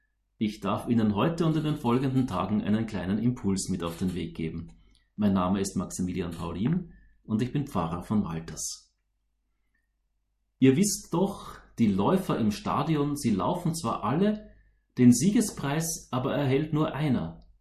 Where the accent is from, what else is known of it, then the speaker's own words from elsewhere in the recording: Eastern Austria, Austria; Luzern und die Zentralschweiz habe ich von meiner Heimat im Osten Österreich ausgehend das erste Mal per Velo erkundet.